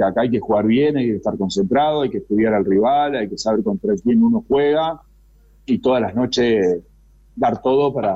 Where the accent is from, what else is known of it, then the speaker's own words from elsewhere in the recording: Argentina; moved away; yo vengo de Argentina